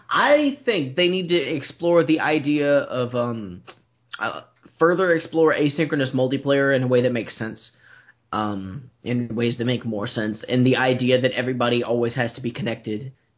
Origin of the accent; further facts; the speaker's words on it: Texas, United States; South Texas. But as south as you can get in a day in the United States.